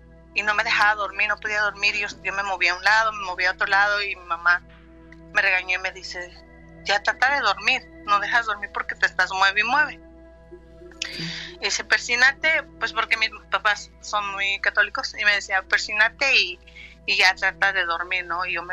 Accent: Mexico City, Mexico; cuando yo tenía 2 añitos, mis papás estábamos en la Ciudad de México. Nosotros somos de la Ciudad de México.

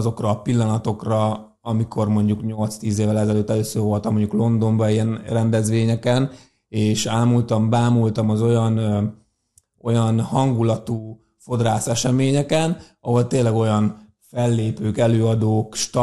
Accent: Debrecen, Hajdú-Bihar, Hungary; és ehhez most Debrecent választottuk, hisz ugye onnan származunk

